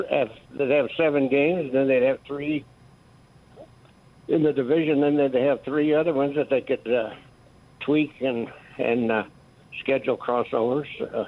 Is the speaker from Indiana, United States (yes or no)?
no; Missouri, United States; born there; now in Oregon, United States; I'm a 91-year-old Mizzou fan. I was born in Southeast Missouri, a stone's throw from Memphis.